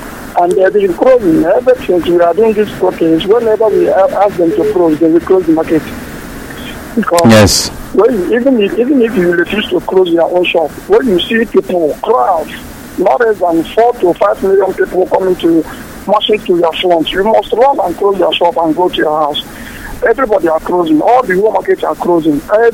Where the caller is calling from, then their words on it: Aba, Abia, Nigeria; Good morning, I'm coming from